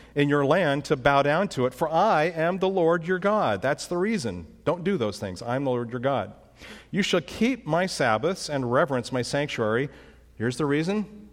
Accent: California, United States; I was born and raised in California. That's a different state now.

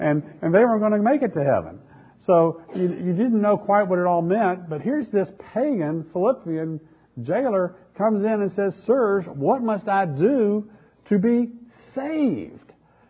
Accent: Memphis, Tennessee, United States; I grew up in Memphis, Tennessee in the 1950s and 60s, and so I was familiar with the term saved.

